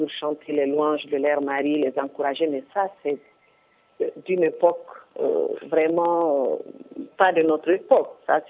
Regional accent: Kidal, Mali; also born or lived in South Mali; moi, je suis non seulement de Kidal, mais je suis du Grand Nord, je suis du Mali. Je suis mariée à quelqu'un du Sud. J'ai beaucoup vécu au Sud.

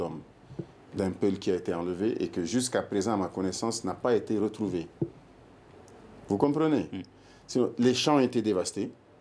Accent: Koulikoro, Mali; Je viens du Dougolon, de la région de Kouloukoro. Nous cultivons les terres depuis mon arrière-arrière-grand-père.

